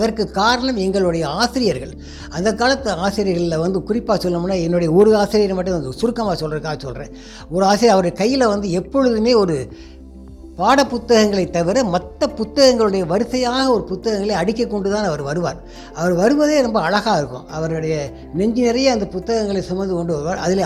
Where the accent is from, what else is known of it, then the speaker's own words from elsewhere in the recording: Bommakottai, India; பிறந்து வளர்ந்தது வந்து அருப்புக்கோட்டைக்கு பக்கத்தில் இருக்கக்கூடிய ஒரு குக்கிராமம், சின்ன கிராமம், பொம்மாக்கோட்டைன்னு ஒரு வில்லேஜு. அதில் தான் நான் பிறந்து வளர்ந்தேன்.